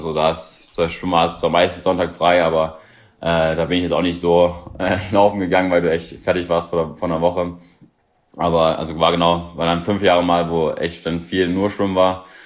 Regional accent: Leipzig, Saxony, Germany; Also ich komme aus Leipzig, und da gibt es halt viel Laufwettkämpfe

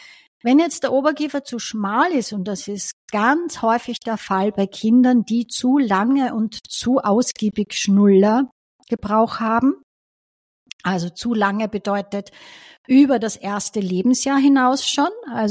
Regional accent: Styria, Austria; Ich bin aus der Steiermark

